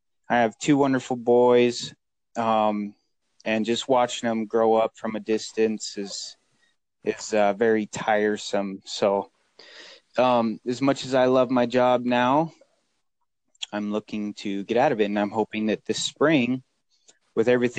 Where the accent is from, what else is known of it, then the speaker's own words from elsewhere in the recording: South Tucson, Arizona, United States; I grew up in South Tucson, Arizona. Been quite a few places.